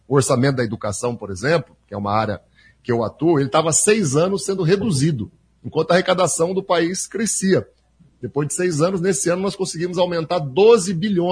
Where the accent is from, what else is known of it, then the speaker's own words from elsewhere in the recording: Paraná, Brazil; Eu nasci, moro aqui no Noroeste até hoje, né, fui prefeito duas vezes de Cruzeiro do Oeste, né, sou vizinho de vocês.